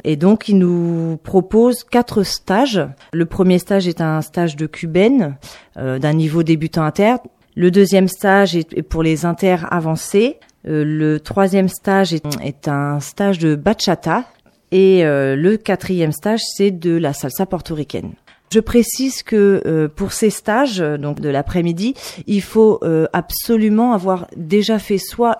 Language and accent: French; Caen, Normandy, France; Je suis également originaire de Caen